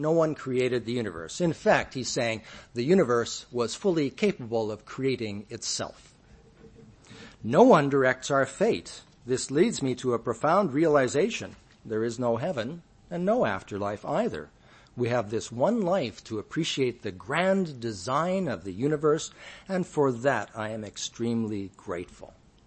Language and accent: English; Canada; similarly my home country of Canada